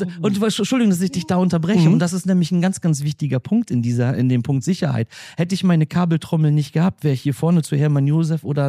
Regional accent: Schepsdorf, Lower Saxony, Germany; Schepsdorf, meine Heimat, ist halt wirklich so ein ganz, ganz kleiner Ort. Wir haben knapp über 2.000 Einwohner

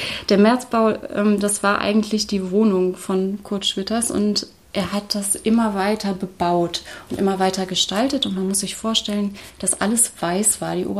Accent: Wuppertal, North Rhine-Westphalia, Germany; ich bin in Wuppertal groß geworden, da gibt es ja das Tanztheater Pina Bausch.

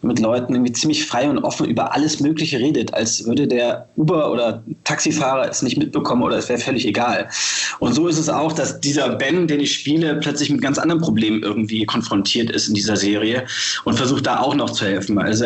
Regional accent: Hamburg, Germany; ich bin hier in Hamburg aufgewachsen und geboren

